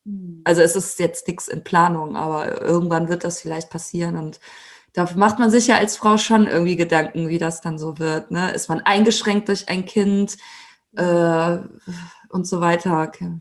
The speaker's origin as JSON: {"language": "German", "country": "Italy", "said": "ich bin ja Italienerin. Und ja, auch Italien ist ein Land, in das ich jedes Jahr fahre."}